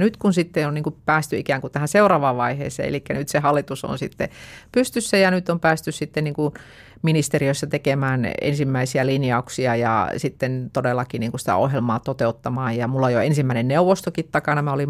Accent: Lapinlahti, North Savo, Finland; kuuluu vielä omaan kotikuntani Lapinlahden puolelle

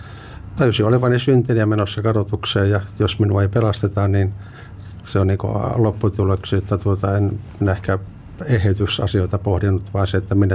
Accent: Posio, Lapland, Finland; sitten Posiolla, jossa olin kotoisin

